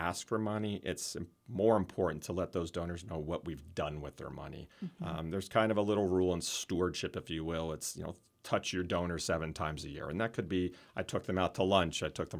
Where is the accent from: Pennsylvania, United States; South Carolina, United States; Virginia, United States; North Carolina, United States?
Pennsylvania, United States; I was born and raised in the Lehigh Valley, so I have a lot of great friends